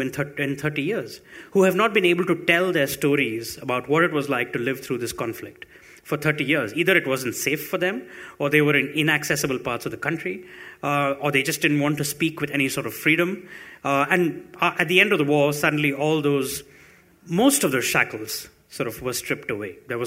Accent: Chennai, Tamil Nadu, India; The war sometimes made bigger headlines in my newspapers in Madras, where I'm from, than news from Delhi in the north of India, in the very same country.

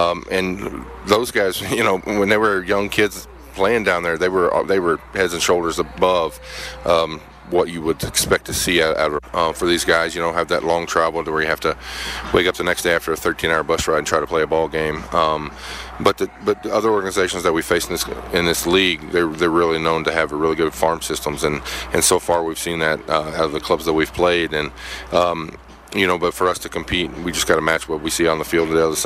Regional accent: Oklahoma, United States; Yeah, you know, I grew up in a small town in Oklahoma, western Oklahoma, in a town of about 500 people, graduated with 18.

